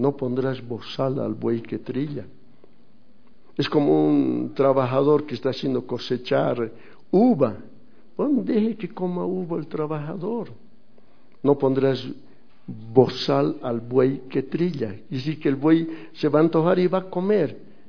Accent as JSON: {"language": "Spanish", "country": "Bolivia", "said": "Si voy a comprar algo, digo, rebájame, pues, como buen boliviano."}